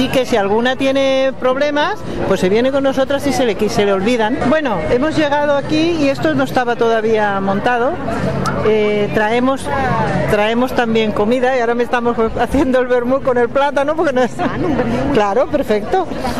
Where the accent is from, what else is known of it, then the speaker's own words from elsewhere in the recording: Barcelona, Catalonia, Spain; No somos del Prat, somos de Barcelona y de diferentes pueblos